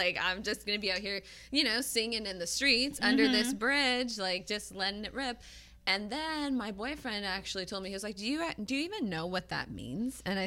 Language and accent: English; California, United States; moved away as an adult; now in New York, United States; Born and raised in Cali.